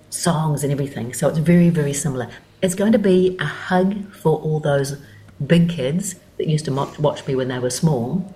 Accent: Kaikohe, Northland, New Zealand; I grew up in Kaikoi in the far north

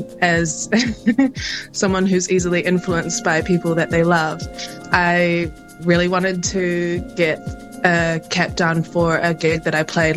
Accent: Auckland, New Zealand; I grew up in West Auckland, so Riverhead was quite close to where I grew up.

